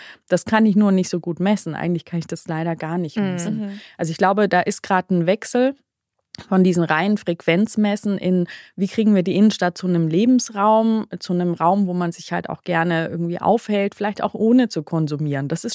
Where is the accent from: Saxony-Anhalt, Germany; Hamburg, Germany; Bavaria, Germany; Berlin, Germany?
Bavaria, Germany; Ansbach; Aber ich komme ja ursprünglich aus Mittelfranken, man hört es vielleicht ein bisschen meiner weichen Sprache noch. Ich komme aus einer Kleinstadt Ansbach